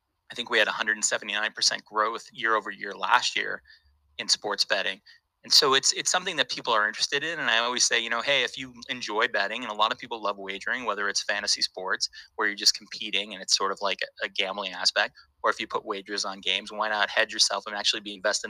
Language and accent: English; Chicago, Illinois, United States; I grew up in Chicago and Northwest Side. I lived actually in the city because when you work for the city in Chicago, they want you to live in the city.